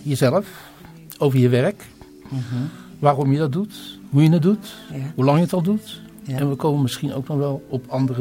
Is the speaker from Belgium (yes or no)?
no; Rotterdam, South Holland, Netherlands; born there; Want ik ben ook in Rotterdam.